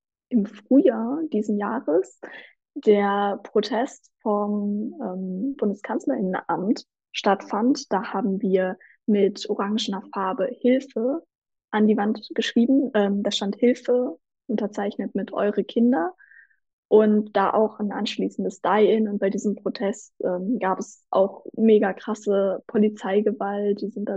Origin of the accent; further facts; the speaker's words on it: Lippstadt, North Rhine-Westphalia, Germany; eine der Koordinationspersonen von der Widerstandsgruppe in meiner Heimatstadt Lippstadt